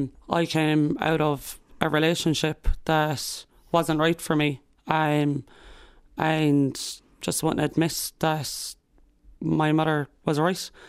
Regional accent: Limerick, Munster, Ireland; we're from Limerick

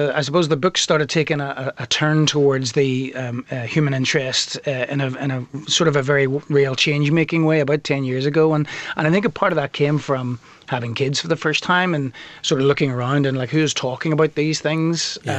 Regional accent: Belfast, Northern Ireland, United Kingdom; One of the reasons I think I've done great is because I'm from Belfast.

